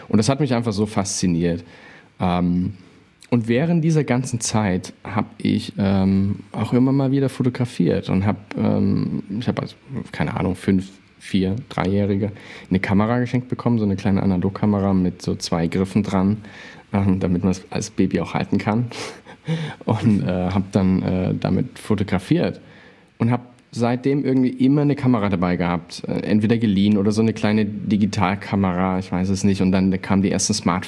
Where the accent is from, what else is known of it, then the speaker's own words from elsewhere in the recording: Chemnitz, Saxony, Germany; ich komme aus Chemnitz ursprünglich